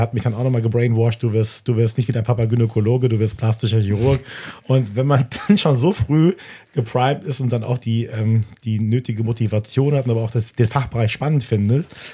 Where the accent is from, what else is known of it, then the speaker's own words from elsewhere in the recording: Düsseldorf, North Rhine-Westphalia, Germany; also born or lived in Recklinghausen; now in Hamburg, Germany; ich bin aus NRW, gebürtig aus Recklinghausen, Herten, aber groß geworden in Düsseldorf, aber jetzt schon glücklich seit 2021 in Hamburg.